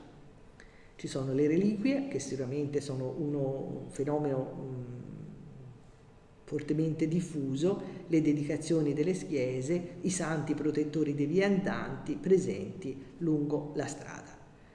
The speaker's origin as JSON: {"language": "Italian", "town": "Siena", "region": "Tuscany", "country": "Italy", "said": "tendo a fare qualche esempio senese perché io sono senese"}